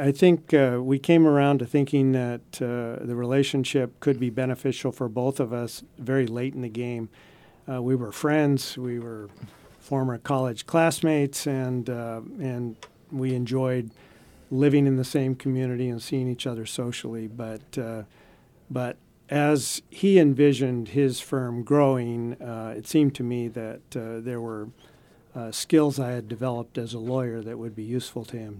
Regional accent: California, United States; Northern California, San Francisco Bay Area.

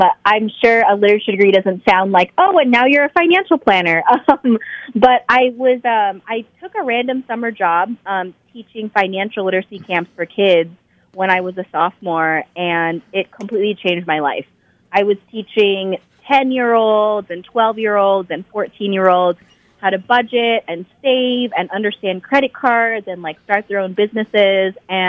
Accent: San Leandro, California, United States; Yeah, I am originally, I grew up in the Bay Area in San Leandro, which is a town right next to Oakland in the East Bay.

